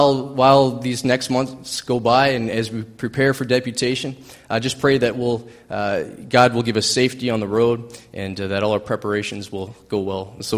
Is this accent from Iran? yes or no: no; New Brunswick, Canada; We both grew up in Christian homes, solid Christian parents, so I'm thankful for that. I grew up in New Brunswick myself.